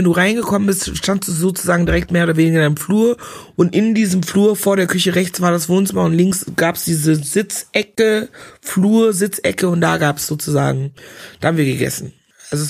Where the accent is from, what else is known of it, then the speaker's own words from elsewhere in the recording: Ghana; now in Germany; Bei uns in Ghana kannst du das machen aus Kochbananen nur, Kochbananen gemischt mit Yamwurzeln, nur Yamwurzeln.